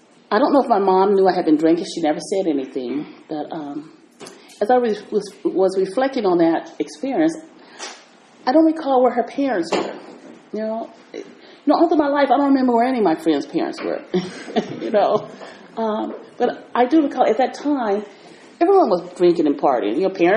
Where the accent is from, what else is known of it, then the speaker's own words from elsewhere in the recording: Oakland, California, United States; my mom came to California when I was 2 years old. And so I grew up in Oakland